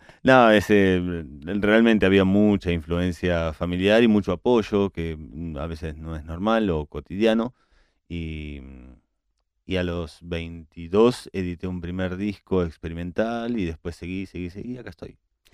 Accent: Argentina; Es la primera vez que me presento en España, sí, después de una larga carrera en mi país, en Argentina

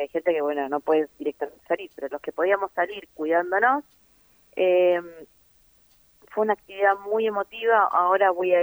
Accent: Córdoba, Argentina; born there; Mi papá era cordobés, igual que mi mamá, y yo nací allá en Córdoba en el año 73

